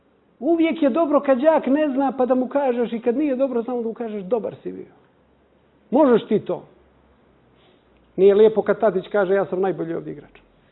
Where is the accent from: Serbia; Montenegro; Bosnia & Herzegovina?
Montenegro; pošto dolazim iz Crne Gore